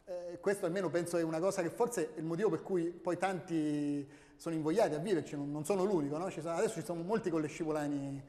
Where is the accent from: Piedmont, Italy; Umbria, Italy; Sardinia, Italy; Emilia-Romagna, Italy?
Umbria, Italy; Terni; io da quando sono venuto a vivere a Collecipoli vedo animali che da bambino, io nato a Terni, proprio in città, in centro cittadino, avevo visto solo sui libri